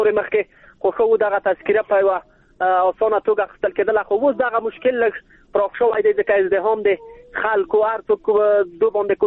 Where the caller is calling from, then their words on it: Maidan Wardak, Afghanistan; انده وردګونه